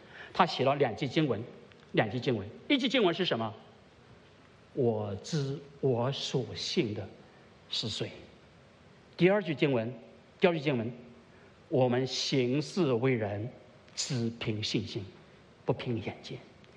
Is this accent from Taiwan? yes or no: no; China; 后来我想，也对呀，我们中国人早就知道了，我们骂人的时候怎么骂的？